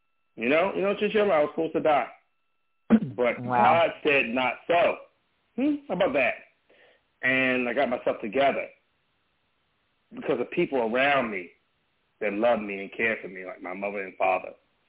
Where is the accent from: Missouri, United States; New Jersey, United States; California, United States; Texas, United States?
California, United States; Compton; I was a miscreant. I grew up in Compton, California, gang bang and all that.